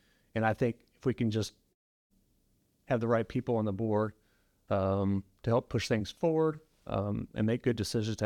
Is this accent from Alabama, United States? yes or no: no; Huntsville, Missouri, United States; I'm originally from Huntsville, Missouri. I've been in Missouri my entire life.